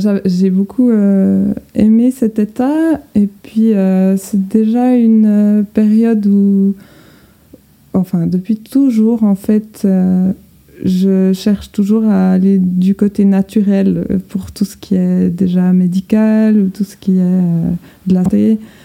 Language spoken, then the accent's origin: French; Switzerland; j'ai 33 ans. Et je suis suisse, donc peut-être que vous entendrez mon accent.